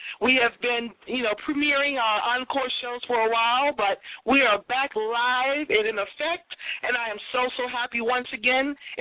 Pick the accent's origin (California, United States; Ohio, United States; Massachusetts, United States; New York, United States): Massachusetts, United States; Boston; born there; Like myself, I am half Jamaican, half Cape Verdean, which is West African for the Ivory Coast. We're born in Boston, Massachusetts